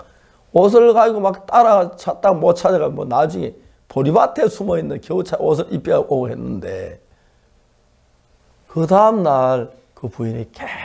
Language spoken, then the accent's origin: Korean; Seonsan, North Gyeongsang, South Korea; 제 고향 선산에서 죄사함을 받고